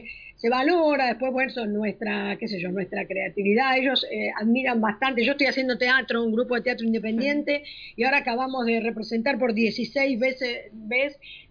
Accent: Argentina; yo creo que realmente esto le ha dado también a lo que somos los argentinos.

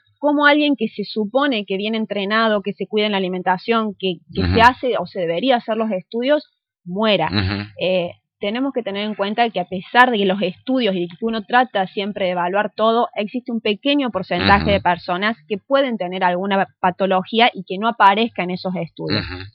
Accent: Córdoba, Argentina; no he visto en Córdoba, donde es mi ciudad natal

